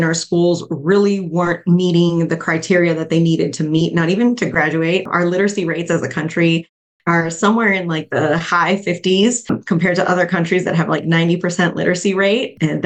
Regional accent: Milwaukee, Wisconsin, United States; I was born and raised actually in Milwaukee, Wisconsin. And, you know, coming from the Midwest

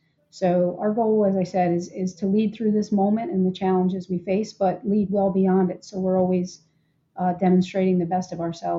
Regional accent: Delaware, United States; We've had critical incidents here in Delaware

